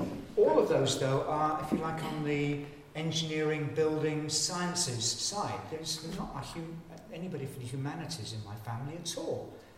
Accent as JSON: {"language": "English", "town": "Bristol", "region": "South West England", "country": "United Kingdom", "tie": "born or raised there", "accent": "West Country", "said": "You might have gathered from the burr in my voice that I was brought up in Bristol."}